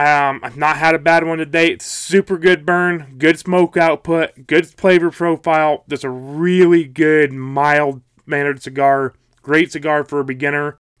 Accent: Alaska, United States; You know, I'm from Alaska. I was down in Idaho at the time.

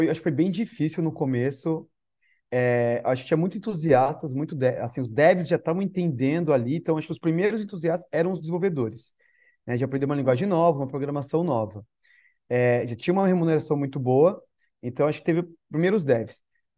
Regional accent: Osasco, São Paulo, Brazil; a gente lá na minha cidade, em Osasco

